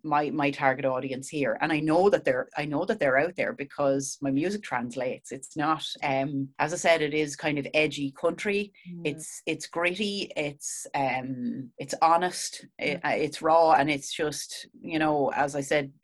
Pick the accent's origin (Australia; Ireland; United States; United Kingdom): Ireland; maybe me approaching the States as an Irish woman worked in my favor.